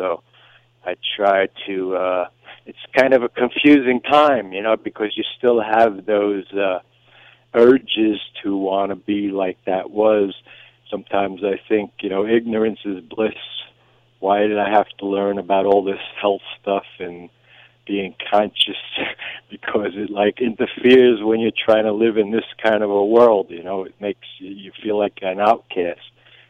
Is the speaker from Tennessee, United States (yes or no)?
no; New York, United States; now in Florida, United States; I come from New York, so I really haven't made too many friends